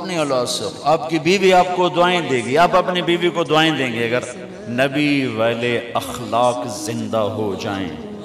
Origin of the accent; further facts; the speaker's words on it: Tulamba, Punjab, Pakistan; تلمبا میرا home town ہے، میرے گاؤں سے 3 کلومیٹر۔